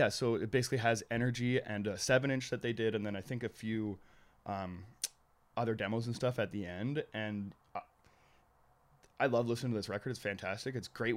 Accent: British Columbia, Canada; we're from British Columbia.

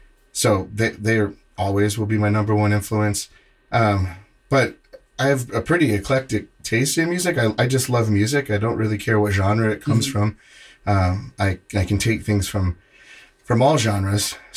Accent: Indiana, United States; also born or lived in Nebraska / California / Chicago; I grew up in Indiana, went to school in Nebraska, and then moved out to California for a year and played a few shows out there, and then moved back to the Midwest in Chicago.

